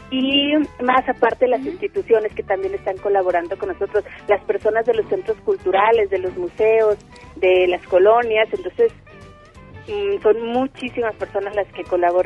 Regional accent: Jalisco, Mexico; now in Buenos Aires, Argentina; yo soy de acá de Jalisco, me fui a Buenos Aires hace 5 años

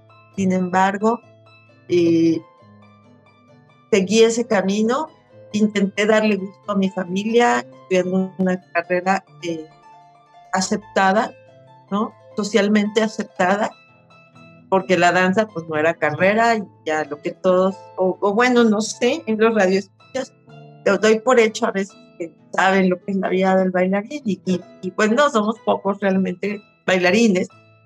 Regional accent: Poza Rica, Veracruz, Mexico; Esa es mi cultura, esa es la cultura que había en mi ciudad. Era una cultura de un pueblo petrolero. Yo soy de Poza Rica, Veracruz.

